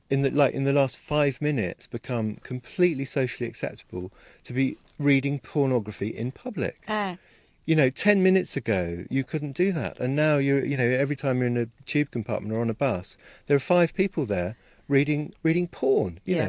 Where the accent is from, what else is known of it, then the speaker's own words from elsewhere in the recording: Hong Kong; an only child from a quite sheltered background. I grew up in Hong Kong